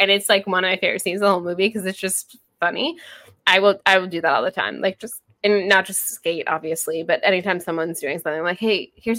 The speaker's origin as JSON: {"language": "English", "region": "Florida", "country": "United States", "said": "I'm from Florida. We literally are a meme."}